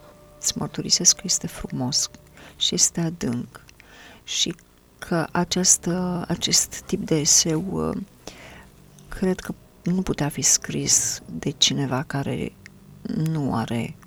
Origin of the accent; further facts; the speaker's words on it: Romania; la forța care ne vine ca români de aici, din unirea politică